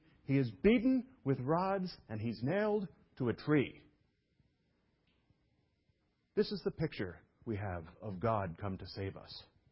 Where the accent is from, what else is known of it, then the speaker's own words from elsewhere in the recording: New York City, New York, United States; But because I was raised in Brooklyn, there was no nature.